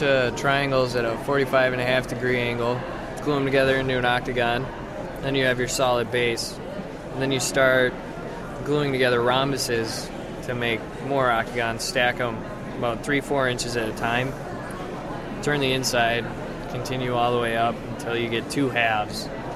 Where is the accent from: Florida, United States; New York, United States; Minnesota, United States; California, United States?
Minnesota, United States; Bemidji; I'm from Bemidji, Minnesota.